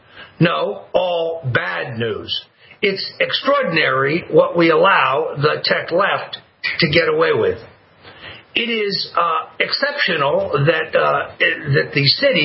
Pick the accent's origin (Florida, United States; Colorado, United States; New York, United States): Florida, United States; Senator Marco Rubio of my home state of Florida